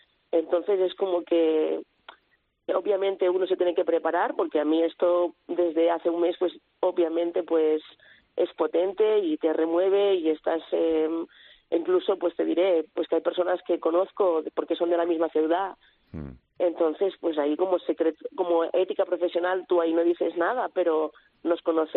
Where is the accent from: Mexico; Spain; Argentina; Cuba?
Spain; Calella, Catalonia; Yo soy de Calella.